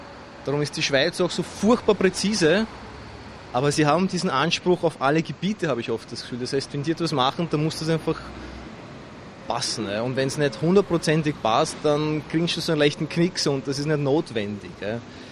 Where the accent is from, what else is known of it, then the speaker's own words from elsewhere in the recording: Austria; Nein, also ich glaube, als Österreicher hat man schon gewisse Vorteile.